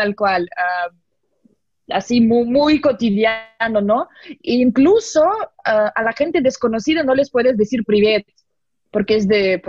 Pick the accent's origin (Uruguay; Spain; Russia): Russia; Spanish is a second language; now in Moscow, Russia; soy rusa, rusa de Rusia. Vivo en Moscú, pero soy aficionada de México, digamos, y viví en México solo un ratito.